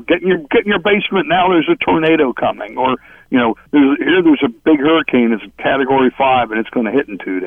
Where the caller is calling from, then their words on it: Florida, United States; I'm calling you from Florida today.